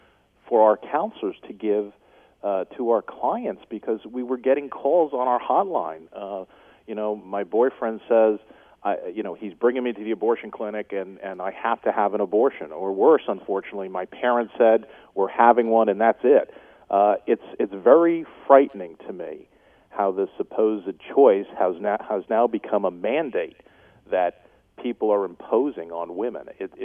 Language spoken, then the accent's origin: English; Stony Brook, New York, United States; My three brothers and I were raised in the Stony Brook, Long Island, and went to Catholic school. I went to St. Anthony's High School in Smithtown at the time.